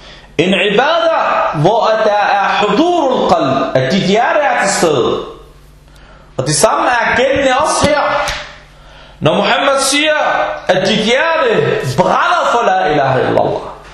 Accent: Palestine; Jeg er selv palæstinenser.

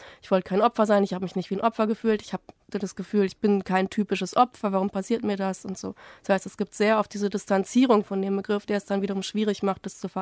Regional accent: Berlin, Germany; Also ich bin ja in Neukölln aufgewachsen

